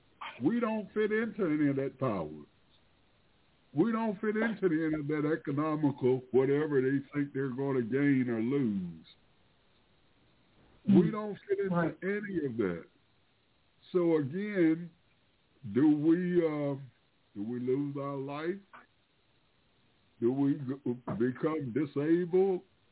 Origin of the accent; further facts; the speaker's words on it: United States; I am an American, and I'm a white American. I'm a white American